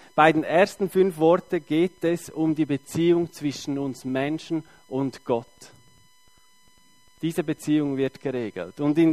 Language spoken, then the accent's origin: German; Beckenried, Nidwalden, Switzerland; born there; Gebürtig Beckenried.